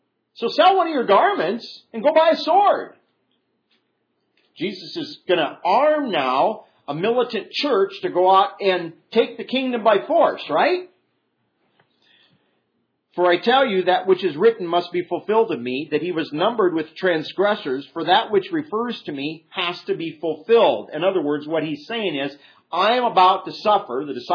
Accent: Midwest, United States; In fact, I grew up back in the Midwest

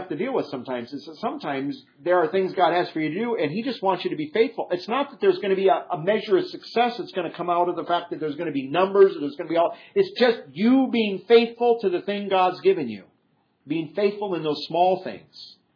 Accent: Iowa, United States; see, I growing up in Iowa, I didn't relate to this because Iowa's not dusty.

